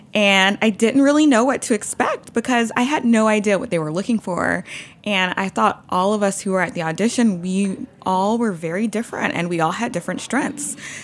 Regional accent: Louisiana, United States; now in New York City, United States; So, you know, I live in New York City. I'm from Louisiana. Most of my family is still in Louisiana.

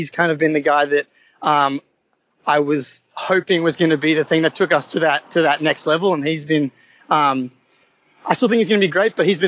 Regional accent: Sydney, New South Wales, Australia; I'm from Sydney, Australia. I'm a Celtics fan because my dad is from Andover, Boston.

